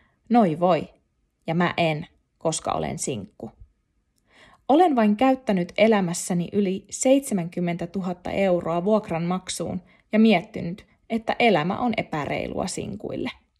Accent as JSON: {"language": "Finnish", "town": "Nurmijärvi", "region": "Uusimaa", "country": "Finland", "also_born_or_lived": "Helsinki", "said": "Vuosi sitten muutin Nurmijärvelle, josta olen kotoisin, asuttuani ensin 8 vuotta Helsingissä. Olin täältä lähtiessäni vannonut, etten koskaan palaa. Onneksi palasin, sillä vuoden aikana olen löytänyt täältä kodin."}